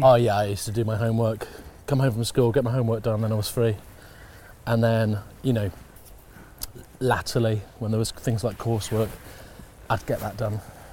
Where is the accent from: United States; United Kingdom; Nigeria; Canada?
United Kingdom; Impington, East of England; Yeah, I grew up in Impington.